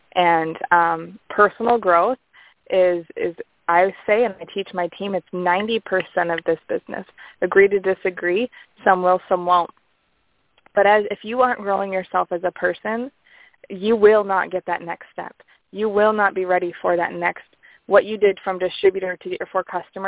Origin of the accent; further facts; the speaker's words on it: Michigan, United States; now in Utah, United States; I'm from Michigan, and I live in Utah.